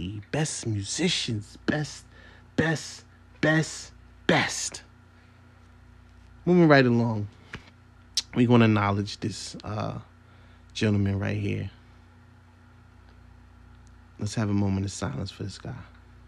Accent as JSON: {"language": "English", "town": "Brooklyn", "region": "New York", "country": "United States", "said": "I'm from Brooklyn, New York, and if you're from Brooklyn, New York, in particular Central Brooklyn."}